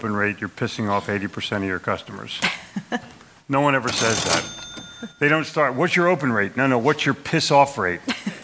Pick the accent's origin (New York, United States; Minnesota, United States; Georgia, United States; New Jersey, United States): New Jersey, United States; I'm from South Jersey.